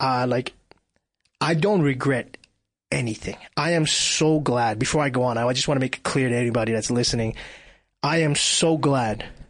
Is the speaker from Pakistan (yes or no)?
no; Iran; now in United States; I'm fortunate on some level that I'm from Iran, and America and Iran don't have good relations.